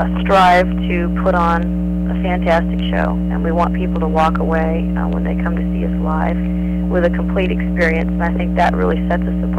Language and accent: English; Florida, United States; being that we're both from Florida.